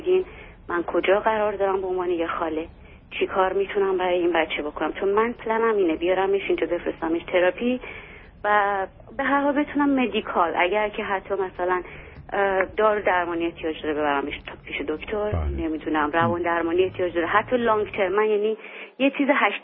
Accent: Iran; moved away; چون من خودم خیلی وقت از ایران اومدم

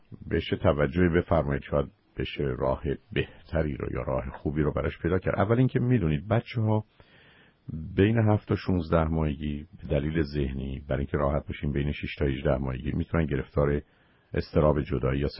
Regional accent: Iran; شاید که مقدار به دلیل اینکه ما ایرانی هستیم، اگر اون محیط ایرانی نباشه

